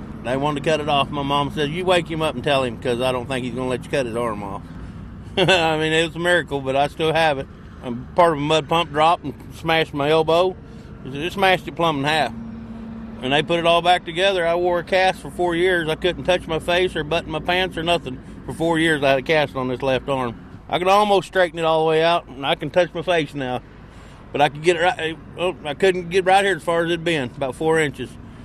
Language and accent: English; Woodward, Oklahoma, United States; I'm from Woodward, Oklahoma.